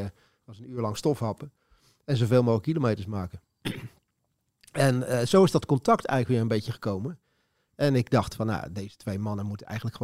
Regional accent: Capelle aan den IJssel, South Holland, Netherlands; also born or lived in Rotterdam; ik ben geboren in Rotterdam, maar opgegroeid in Capelle aan de IJssel. En daar woonden wij in de Beemsterhoek. Een flat 13 hoog. En ik woon daar vanaf mijn zevende jaar. Dus dan moet je voor 1974, zo'n beetje 1974, 75.

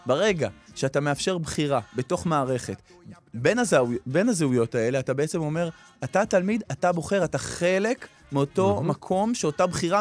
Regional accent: Yavne, Central District, Israel; גדלתי ביבנה, בתיכון הגעתי לישיבה תיכונית

